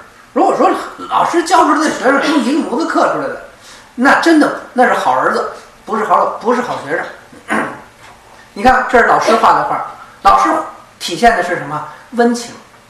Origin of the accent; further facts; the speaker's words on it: Beijing, China; 北京话我北京人啊就是扯淡